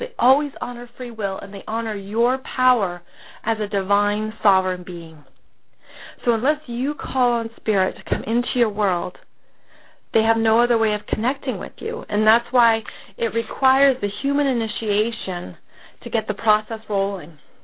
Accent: United States; In Paris, as an American, finding a place to live is fairly cutthroat.

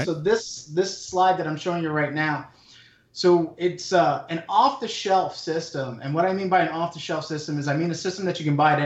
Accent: New York, United States; now in Canada; I live in the Great White North. I'm originally from the States, originally from New York, but I now live in Canada.

